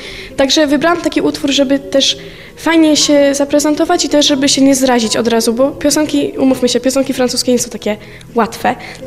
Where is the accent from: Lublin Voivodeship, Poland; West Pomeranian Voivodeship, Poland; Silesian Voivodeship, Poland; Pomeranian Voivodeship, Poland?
Lublin Voivodeship, Poland; Poniatowa; jestem z Poniatowej.